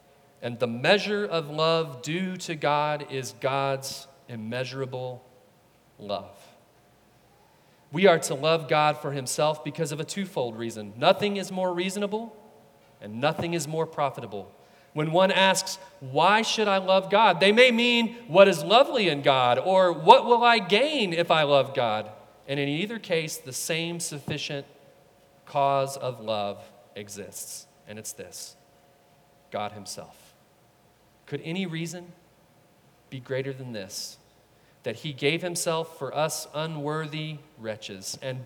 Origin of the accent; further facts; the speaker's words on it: Texas, United States; Let me use an example from my home state of Texas, Bluebell ice cream.